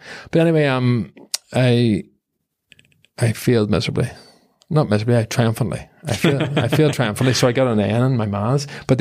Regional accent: Belfast, Northern Ireland, United Kingdom; growing up in Belfast in the 80s and 90s

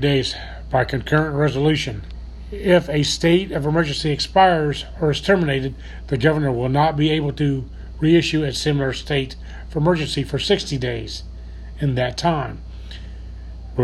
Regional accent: Ohio, United States; But right now, I want to talk about what's recently happened in my home state of Ohio.

